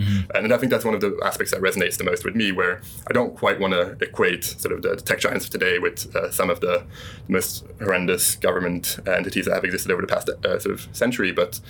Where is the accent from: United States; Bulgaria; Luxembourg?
Luxembourg; I grew up in Luxembourg, so that was quite a cozy place to grow up.